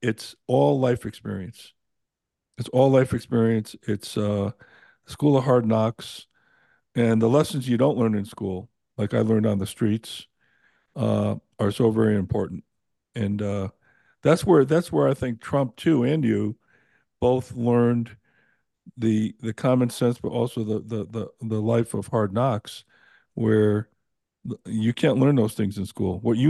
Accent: New Britain, Connecticut, United States; born there; I told Sheriff Joseph that I was born in New Britain, Connecticut

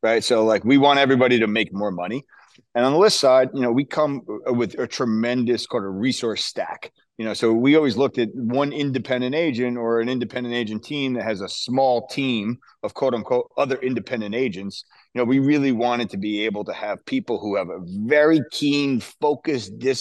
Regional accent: Stony Brook, New York, United States; we grew up in Stony Brook, had a great, awesome childhood

